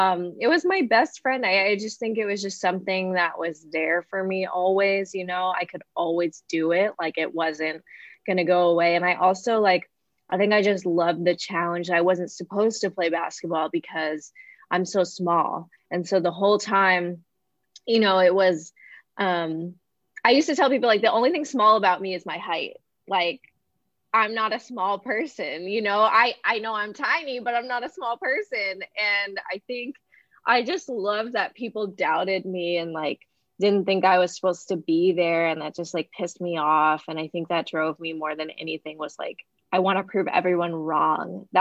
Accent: Los Angeles, California, United States; Yeah, when I was 10 years old, I grew up in Los Angeles.

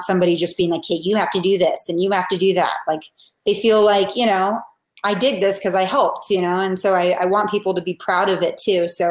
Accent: Seattle, Washington, United States; also born or lived in Atlanta, United States; I'm not from Atlanta originally. I wasn't raised there. I was raised in Seattle. So being a Pacific Northwesterner

